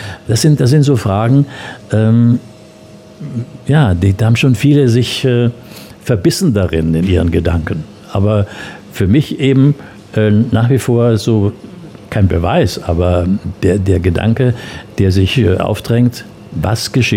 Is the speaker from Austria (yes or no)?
yes; Austria; ich bin ja am Land aufgewachsen in Österreich, bei den Großeltern oft gewesen